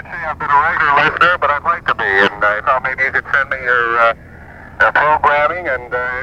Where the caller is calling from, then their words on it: Sioux Falls, South Dakota, United States; We're calling from Sioux Falls, South Dakota, USA.